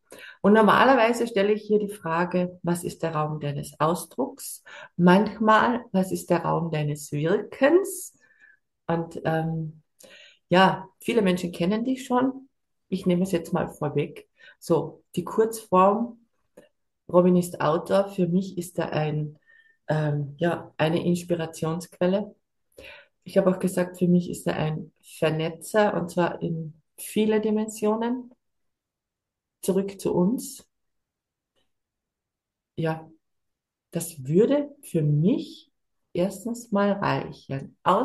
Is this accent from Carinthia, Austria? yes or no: yes; Millstatt, Carinthia, Austria; Ich bin in der Kaiser-Franz-Bip-Bip-Bip-Straße in Millstatt in Kärnten, meiner Heimat.